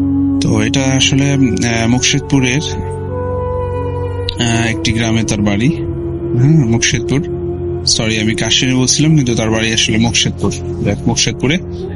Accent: Gopalganj, Dhaka Division, Bangladesh; now in Italy; Italy থেকে বলতেছি। ইতালির অস্ট্রিয়াতে থাকি আমি। আমার বাড়ি হচ্ছে গোপালগঞ্জ, থানাপাড়া।

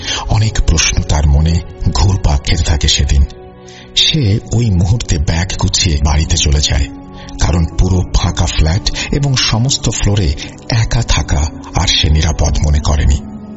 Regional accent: Narail, Khulna Division, Bangladesh; আমাদের গ্রামের বাড়ি হচ্ছে নড়াইল জেলার নড়াইল সদর উপজেলার আউরিয়া ইউনিয়নের চিলগাছা রঘুনাথপুর গ্রামের পূর্ব পাড়াতে।

